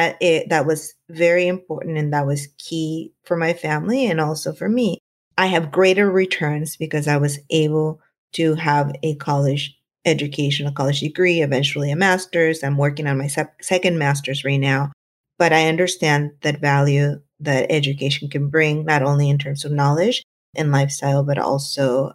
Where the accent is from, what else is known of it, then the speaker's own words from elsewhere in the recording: California, United States; moved away as an adult; now in Bay Area, United States; So I mentioned that I grew up in Southern California, and eventually after college and after having my first job, I fell deeply in love with my then fiance and now husband. And I moved up to the Bay Area